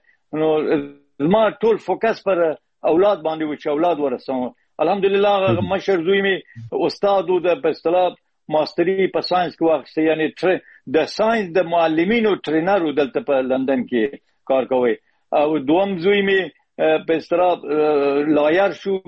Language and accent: Pashto; Herat, Afghanistan; born there; په هرات کې پیدا شوی یم.